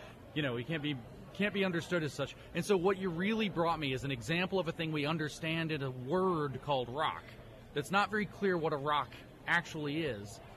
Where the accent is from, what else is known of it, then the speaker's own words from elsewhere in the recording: Tennessee, United States; I grew up in East Tennessee and I decided near the end of my time in high school I wanted to be a physicist.